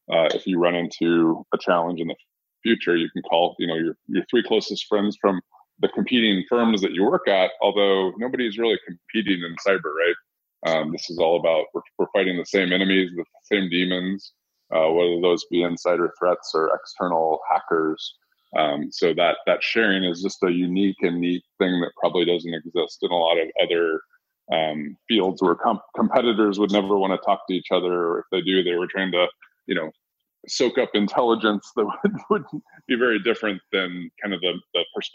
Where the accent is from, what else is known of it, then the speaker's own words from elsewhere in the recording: Indianapolis, Indiana, United States; So Indianapolis is my hometown and where I'm based out of.